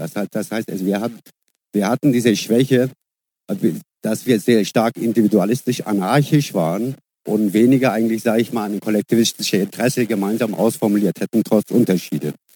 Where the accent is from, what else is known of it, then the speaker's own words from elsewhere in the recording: Frankfurt, Hesse, Germany; bin Frankfurter.